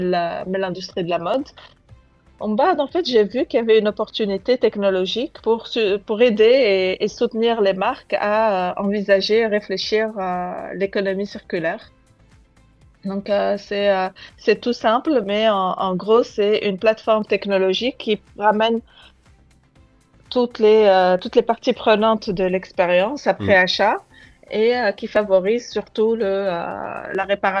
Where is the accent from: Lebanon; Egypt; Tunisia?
Tunisia; moved away as an adult; احنا التوانسة. دونك انا قريت ولدت وقريت في تونس عملت باك ايكونومي وبعد طلعت لفرنسا باريس